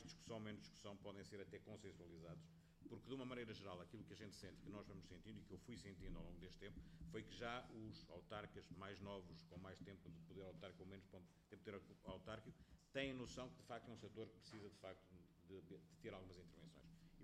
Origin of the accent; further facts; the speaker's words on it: Vila Real, Portugal; Vila Real, o concelho de onde eu sou